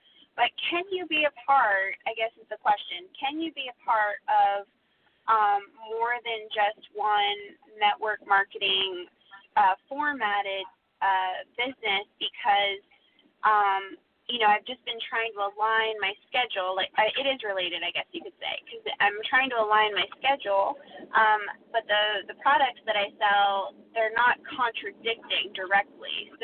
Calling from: Stamford, Florida, United States; I'm calling from Stamford, Florida.

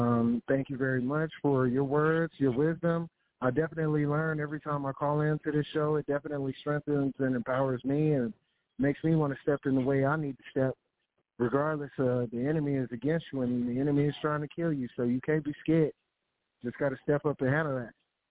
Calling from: Phoenix, Arizona, United States; I'm calling from Phoenix, Arizona.

